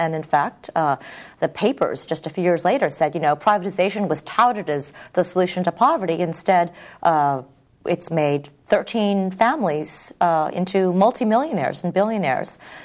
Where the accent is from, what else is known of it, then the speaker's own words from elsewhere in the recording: United States; didn't grow up in the Philippines, but we visited very often, and it's a strange thing for somebody growing up in the United States.